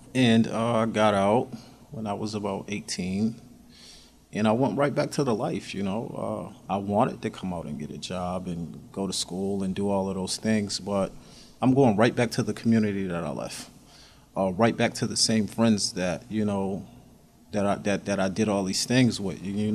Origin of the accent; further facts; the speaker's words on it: New York, United States; I was born in the Bricks. Do you know where that is? Mm-hmm. Southside Housing Complex. I was born there. My father died when I was 3. He died in our apartment, and then we ended up transferring to the west side, James Geddes apartment complex